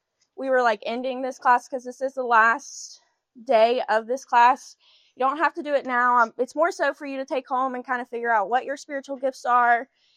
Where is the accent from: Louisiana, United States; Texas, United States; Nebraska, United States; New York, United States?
Louisiana, United States; So, like I said, I grew up in South Louisiana. I went to the same church for about 10 years.